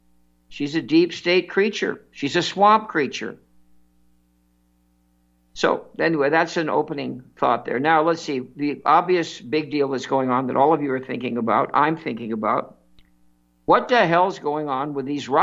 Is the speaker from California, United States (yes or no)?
yes; Santa Monica, California, United States; I grew up in Santa Monica. Santa Monica last night, out of control.